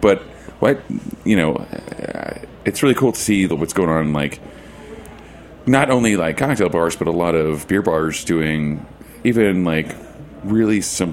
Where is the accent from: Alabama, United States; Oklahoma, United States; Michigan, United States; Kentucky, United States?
Oklahoma, United States; you know, I said, you know, you're from Texas and I'm from Oklahoma.